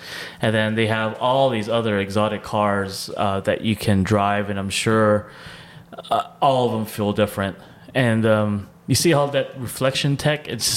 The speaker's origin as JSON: {"language": "English", "town": "San Diego", "region": "California", "country": "United States", "tie": "born or raised there", "said": "Just because growing up in Mira Mesa and then having like Fast and the Furious, you know, and then going to Sorrento Valley and then racing down that straightaway or over here in Kearney Villa."}